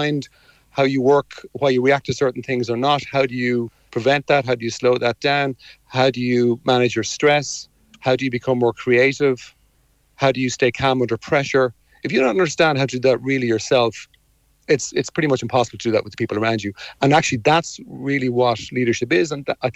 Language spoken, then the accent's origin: English; Ireland; as an Irish person, you know, you can kind of sometimes listen to this stuff about the mind.